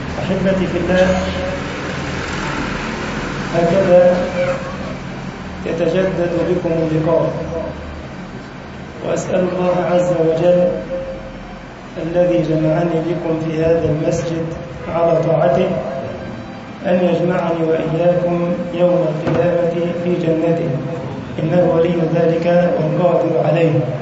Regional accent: Egypt; اللهم أمن بلدنا مصر يا رب العالمين وسائر بلاد المسلمين.

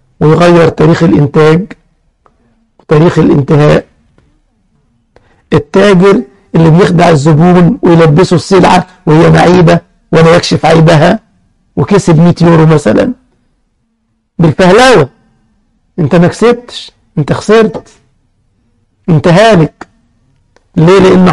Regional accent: Egypt; يعني عندنا في مصر يقول لك أكل العيش يحب الخفية

